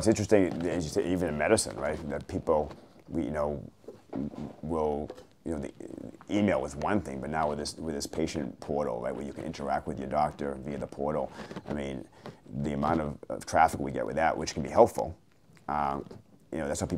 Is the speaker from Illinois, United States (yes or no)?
no; Maine, United States; And in my house, growing up in Maine, my father was way ahead of the curve.